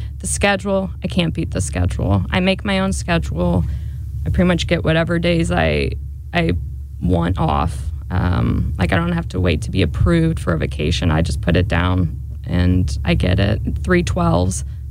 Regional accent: Ballwin, Missouri, United States; I am. I am from Baldwin. Stayed here for college.

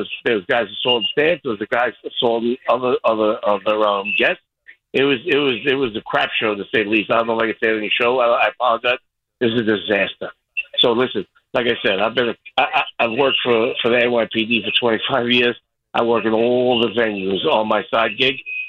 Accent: Queens, New York, United States; I'm a big Mets fan. I grew up in Queens, 5 minutes from Shea.

